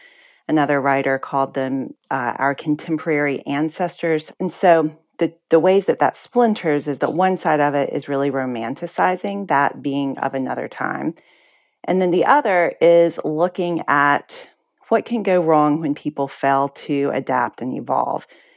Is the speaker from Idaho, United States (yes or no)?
no; North Carolina, United States; Yeah, so I am from Western North Carolina, identify very much as Appalachian.